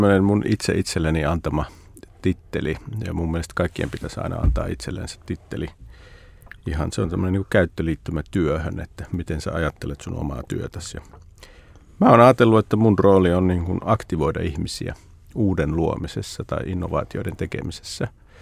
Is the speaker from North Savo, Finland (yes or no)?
yes; Siilinjärvi, North Savo, Finland; moved away as an adult; also born or lived in Lappeenranta; mä oon syntynyt siis Lappeenrannassa ja sitten me siirryttiin tuonne Savoon Siilinjärvelle niin kuin kouluajoiksi ja sitten mä sieltä lähdin heti taas sitten armeijaan ja opiskelemaan tuonne Helsinkiin